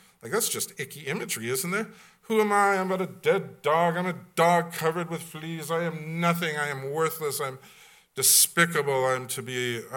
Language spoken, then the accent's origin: English; Western Canada, Canada; Because I'm from the West, and we weren't big Trudeau fans. In fact, I lived in Salmon Arm, BC